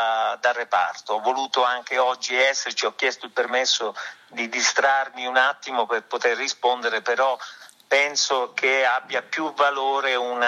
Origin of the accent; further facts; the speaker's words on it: Brindisi, Apulia, Italy; born there; sono originario di Brindisi